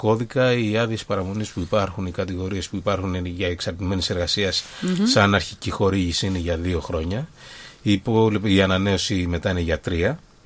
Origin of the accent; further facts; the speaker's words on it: Athens, Attica, Greece; Στα Πατήσια. Εγώ γεννήθηκα και μεγάλωσα στα Πατήσια.